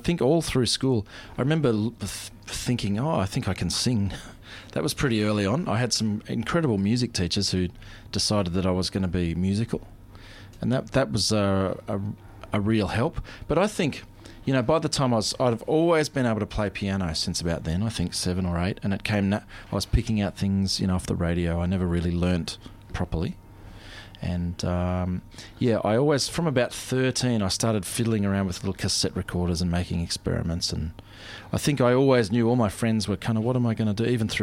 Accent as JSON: {"language": "English", "town": "Melbourne", "region": "Victoria", "country": "Australia", "tie": "born or raised there", "said": "And so that's kind of the musical tradition that I grew up in the eastern suburbs of Melbourne here."}